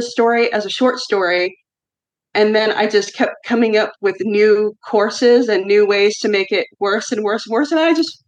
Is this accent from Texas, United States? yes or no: yes; Texas, United States; And, you know, I grew up in Texas. I love my Tex-Mex.